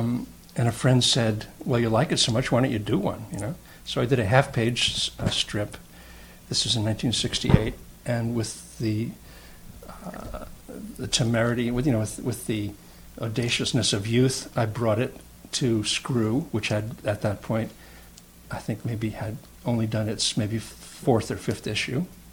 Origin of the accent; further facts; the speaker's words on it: Levittown, New York, United States; also born or lived in Brooklyn; I was born in 1944 in Brooklyn. I grew up in Levittown, Long Island, the quintessential alienating American suburb